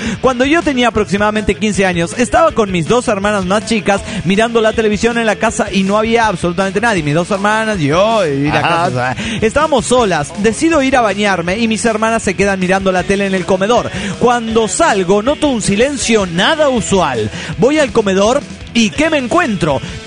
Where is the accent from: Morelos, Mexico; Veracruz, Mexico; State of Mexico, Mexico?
State of Mexico, Mexico; Toluca; yo soy de Toluca, pero estudio en Ciudad Juárez.